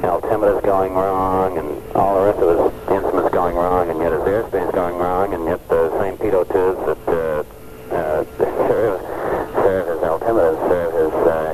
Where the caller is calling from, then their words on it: Duxbury, Massachusetts, United States; I'm calling from Duxbury, Massachusetts.